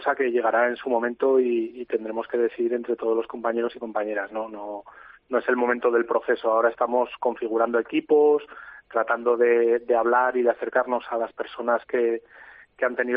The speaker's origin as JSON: {"language": "Spanish", "town": "Tudela", "region": "Navarre", "country": "Spain", "said": "yo soy de Tudela, tengo aquí mi familia, quiero que mi familia viva aquí"}